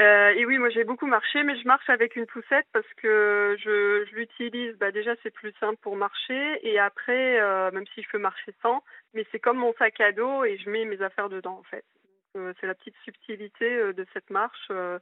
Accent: Granville, Normandy, France; je suis partie du Mont-Saint-Michel puisque je suis de Granville, pas loin.

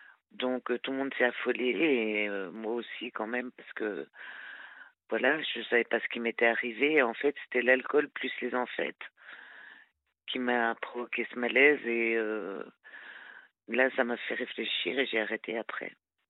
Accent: Switzerland; now in France; je suis suisse d'origine. Donc, je me suis vite réfugiée en France parce que j'aimais mieux la France que la Suisse.

